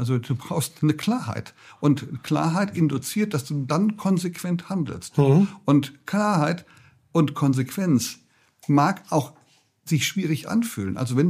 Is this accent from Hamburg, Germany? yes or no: no; Bonn, North Rhine-Westphalia, Germany; meiner Heimatstadt Bonn